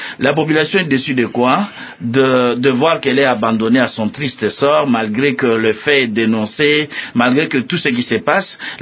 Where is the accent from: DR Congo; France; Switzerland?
DR Congo; Kisangani, Tshopo; puisque je viens de Kisangani, donc de la province orientale tout à l'heure